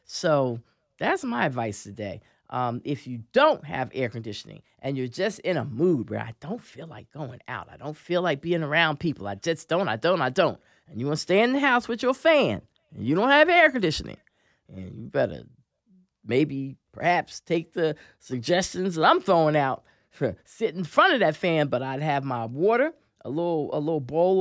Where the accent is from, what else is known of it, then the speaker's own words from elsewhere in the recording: Philadelphia, Pennsylvania, United States; I remember hot, hot, hot summers in past years when I was a little girl growing up in Philadelphia.